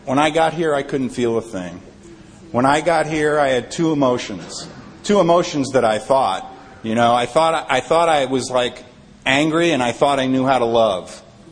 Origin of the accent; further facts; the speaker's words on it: New York City, New York, United States; I grew up in New York City. I was in Greenwich Village in the summer of 67 and 68, driving around a 59 Chevy, flashing peace signs